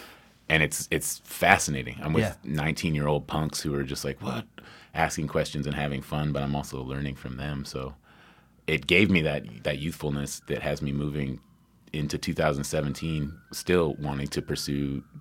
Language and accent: English; Olympia, Washington, United States; now in Brooklyn, United States; Today I rode my motorcycle from Bed-Stuy, but I'm from Olympia, Washington.